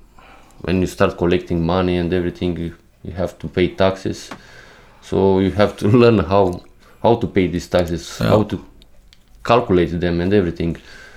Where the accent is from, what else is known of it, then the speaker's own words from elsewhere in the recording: Romania; now in Videbæk, Denmark; I'm from Romania and I live here in Denmark, in Videbæk.